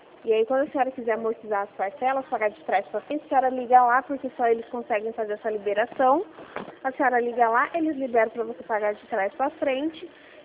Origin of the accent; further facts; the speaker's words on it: Rio Claro, São Paulo, Brazil; A cidade? Rio Claro.